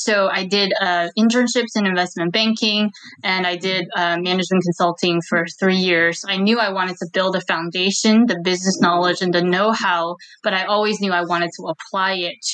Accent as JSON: {"language": "English", "region": "Michigan", "country": "United States", "tie": "born or raised there", "said": "And growing up in Michigan, in the Midwest, the only entrepreneurs I knew were people who opened restaurants and laundromats."}